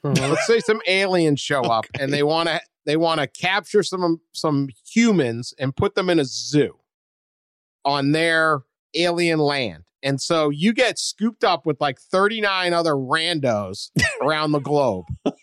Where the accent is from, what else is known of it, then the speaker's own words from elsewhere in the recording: Port Lavaca, Texas, United States; Another town. Port Lavaca. I grew up in Port Lavaca.